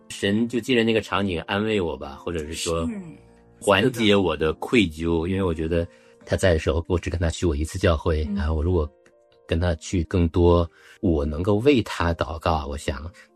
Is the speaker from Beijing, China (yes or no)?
no; Shenyang, Liaoning, China; 因为我就是我老家在东北沈阳人，觉得东北男人然后比较坚强啊